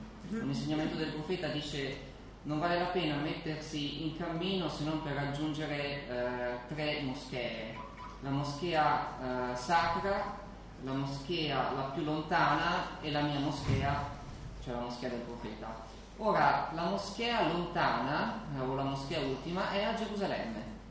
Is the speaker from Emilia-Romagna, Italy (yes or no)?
yes; Reggio Emilia, Emilia-Romagna, Italy; now in Vicenza, Italy; vengo da Vicenza perché vivo lì, ma sono emiliano, sono di Reggio Emilia, quindi siamo più o meno tutti della stessa regione.